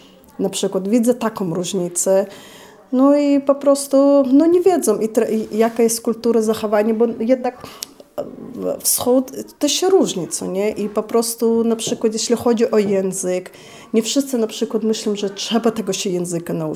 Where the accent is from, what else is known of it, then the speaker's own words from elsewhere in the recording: Chechnya, Russia; Polish is a second language; now in Poland; Pochodzę z Czeczenii. Może nie wszyscy wiedzą, to jest taki mały, niewielki kraj w Rosji.